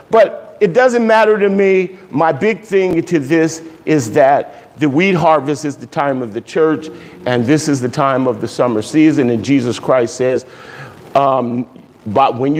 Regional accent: Los Angeles, California, United States; since I was a kid growing up in South Central LA.

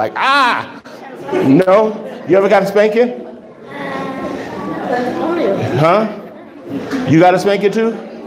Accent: Los Angeles, California, United States; And like I said, I grew up in South Central LA.

